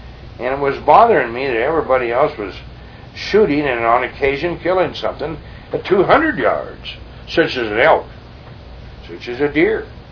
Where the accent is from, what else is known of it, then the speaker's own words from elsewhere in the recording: Kettle Falls, Washington, United States; I come down here from the Kettle Falls area, Rice, Pleasant Valley, where we were on the Columbia River and we had short-range shooting.